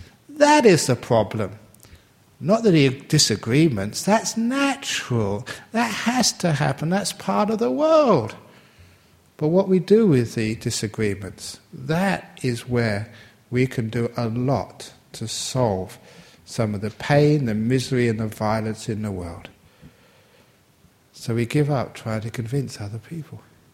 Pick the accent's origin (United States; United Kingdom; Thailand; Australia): United Kingdom; England; born there; I was born in England, made in England, it says on my tattoo inside.